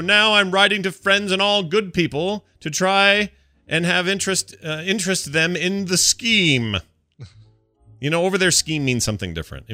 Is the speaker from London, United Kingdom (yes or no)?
no; Liverpool, North West England, United Kingdom; lead patron for the performing school arts in my hometown, Liverpool.